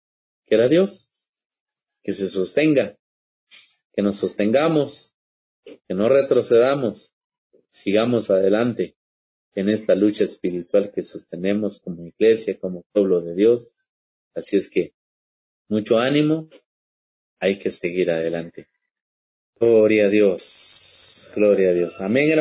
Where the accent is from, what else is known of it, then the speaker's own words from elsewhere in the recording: Guatemala; tenemos DPI de que somos guatemaltecos